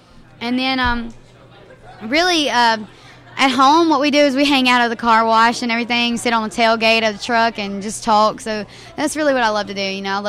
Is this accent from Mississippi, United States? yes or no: yes; Mississippi, United States; Yes, I'm from Mississippi. Love my state, love my town, everything.